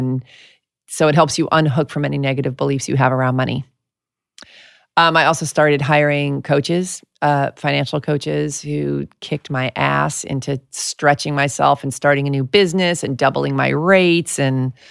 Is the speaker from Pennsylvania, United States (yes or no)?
no; New York, United States; I'm from New York. I'm really snarky. I was too cool for school.